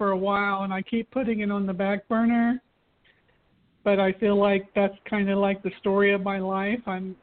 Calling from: Florida, United States; from Florida.

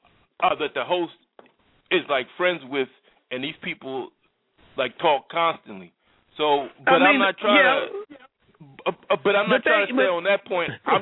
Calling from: Philadelphia, Pennsylvania, United States; Yeah, I'm calling from Philadelphia. Sometimes I don't call in because I have an ethnic sounding voice

